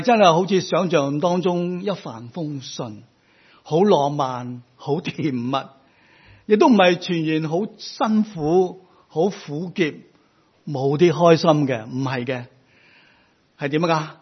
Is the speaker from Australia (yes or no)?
no; Hong Kong; 而我哋香港人呢都好鍾意呢买嚟带返去外国外边嘅地方啦做手信喎。